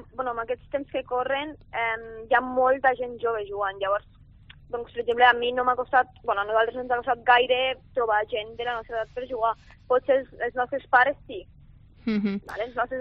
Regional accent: Lleida, Catalonia, Spain; jo soc de Lleida i a Lleida doncs, no hi ha gairebé persones que juguin a petanca

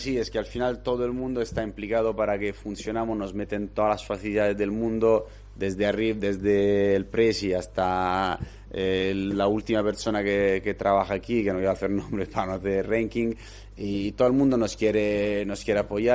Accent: Miranda, Castile and León, Spain; yo vengo de Miranda, que cuando hacía mucho frío

